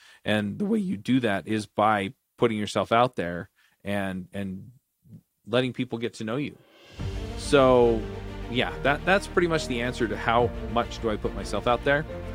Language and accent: English; Utah, United States; Some of them are cultural around where I grew up here in Utah, right?